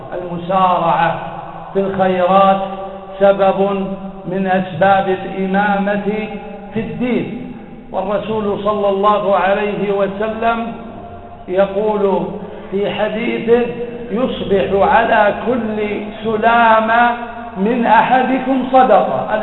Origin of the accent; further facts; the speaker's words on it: Kuwait; مما اشتهرت به بلدنا الكويت